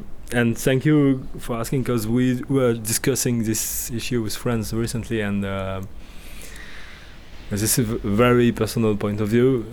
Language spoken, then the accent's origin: English; France; growing up in France, it's really scary.